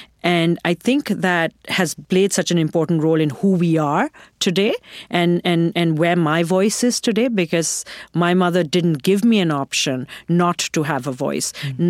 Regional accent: Pakistan; moved away as an adult; now in United States; I was born and raised in Pakistan, and I came to America as a college student and started my career here

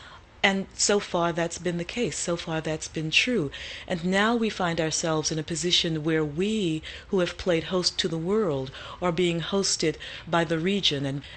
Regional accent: New Orleans, Louisiana, United States; I was born and reared in New Orleans, and my family goes back to slavery and freedom there, and I'm going home.

